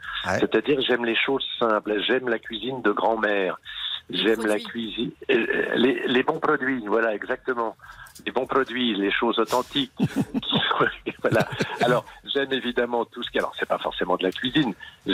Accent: Redon, Brittany, France; born there; also born or lived in Rennes / Nantes; Mais je suis né à Redon et j'ai vécu à Rennes et à Nantes et après dans le Midi. Donc j'ai pas vécu à Saint-Malo.

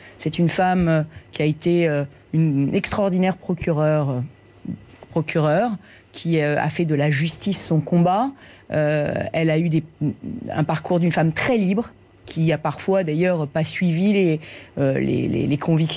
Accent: France; en tant que Française, eh bien évidemment, cette présidence-là, je la combattais.

